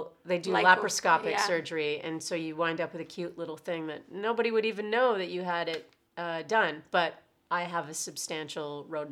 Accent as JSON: {"language": "English", "town": "Oshawa", "region": "Ontario", "country": "Canada", "said": "I was living on my own in Toronto and I was going to school and I wanted it to stay that way because I was from Oshawa"}